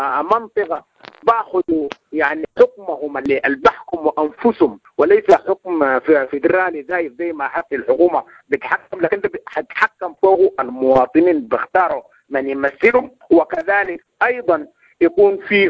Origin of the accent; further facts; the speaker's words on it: Sudan; إذن الحل الوحيد أنه كلنا كسودانيين نجو ونتوحد وننتفض عسكريا وشعبيا ونغير النظام ده